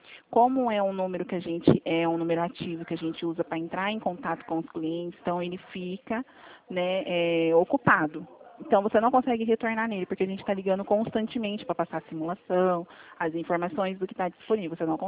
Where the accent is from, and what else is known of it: Presidente Prudente, São Paulo, Brazil